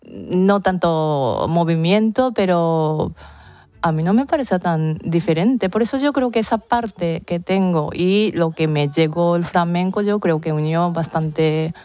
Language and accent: Spanish; Japan; Spanish is a second language; como quería cantar como soy y como japonesa, que yo no soy española